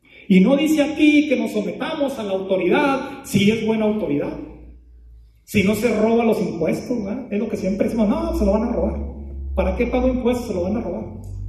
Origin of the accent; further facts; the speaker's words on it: Mexico; Y si de por sí, como cultura mexicana, somos reacios a la autoridad, y eso desde chiquitos, ¿eh?